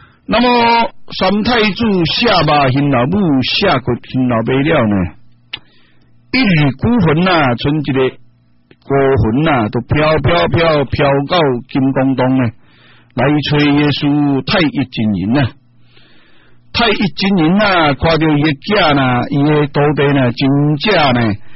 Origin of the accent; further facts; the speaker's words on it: Taiwan; 我们台湾人